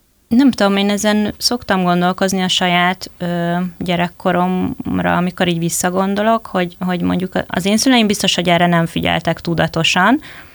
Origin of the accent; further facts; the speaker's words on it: Southern Slovakia, Slovakia; gyerekkoromban azt használtuk, én ugye felvidéki vagyok